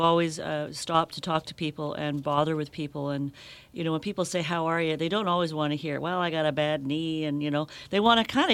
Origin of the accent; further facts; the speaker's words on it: Oak Bay, British Columbia, Canada; I was from Oak Bay, but we used to head over to Esquimalt